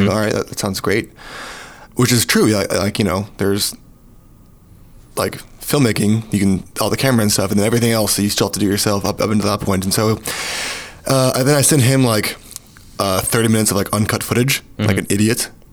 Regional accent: Kentucky, United States; Which is in Kentucky and I'm from Kentucky.

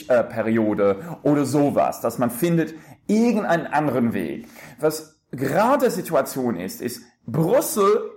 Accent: United Kingdom; German is a second language; now in Germany; Ja, also meine persönliche Lage als Brite in Deutschland ist auf jeden Fall besser als der Lage der Deutschen in Großbritannien.

